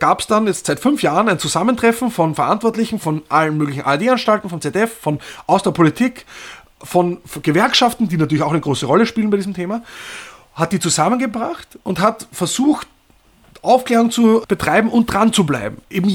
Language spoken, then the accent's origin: German; Austria; Also da komme ich vielleicht dann doch aus Österreich, aus einer sehr stark sozialpartnerschaftlichen Tradition